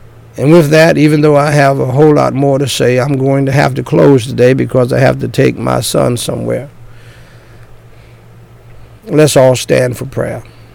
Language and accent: English; United States; born there; I thank God I was born in America. I am an American.